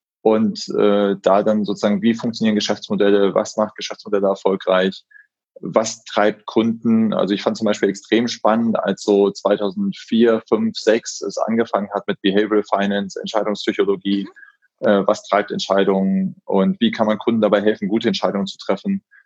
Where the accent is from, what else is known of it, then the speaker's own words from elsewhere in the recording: Solingen, North Rhine-Westphalia, Germany; now in Frankfurt, Germany; Ich komme ganz gebürtig aus Solingen, also die Messerstadt. Und bin da auch aufgewachsen. Habe dann relativ früh berufsbedingt den Wechsel nach Frankfurt gemacht. Und aber ganz ursprünglich mal Solingen.